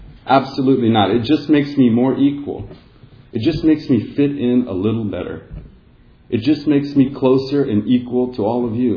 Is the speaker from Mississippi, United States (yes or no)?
no; Texas, United States; now in California, United States; And for me, growing up in Texas, I grew up around a lot of racism and prejudice, just a lot of fear-based people in my life.